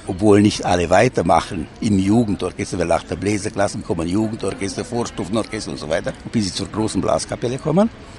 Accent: Șiria, Arad County, Romania; Ich stamme nämlich aus Schiria, Helburg, und dort habe ich angefangen, die Musik.

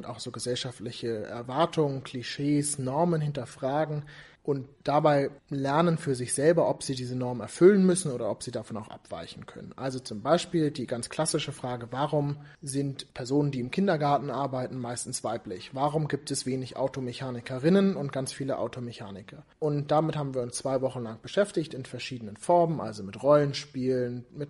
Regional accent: Germany; Ich komme aus Deutschland

